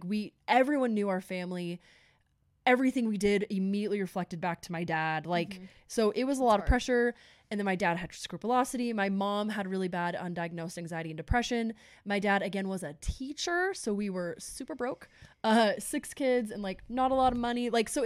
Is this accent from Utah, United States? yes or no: yes; Morgan, Utah, United States; So I was raised in Morgan, Utah. Shout out to Motown. It's a very small town, northern Utah.